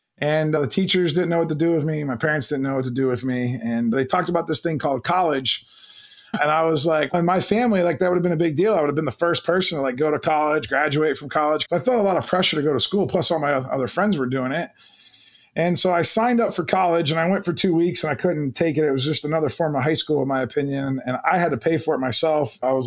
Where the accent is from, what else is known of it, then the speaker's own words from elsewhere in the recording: Canton, Ohio, United States; I grew up in the Midwest in Canton, Ohio.